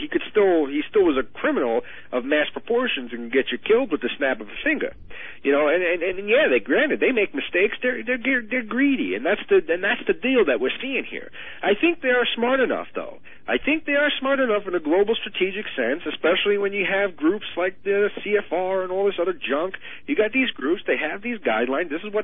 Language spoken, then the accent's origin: English; New York, United States; And I'm from New York, and I grew up when he was mayor.